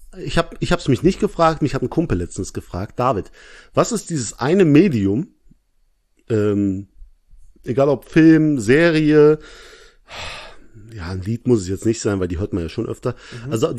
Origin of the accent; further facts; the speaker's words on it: Langweiler, Germany; Ich komme aus Langweiler.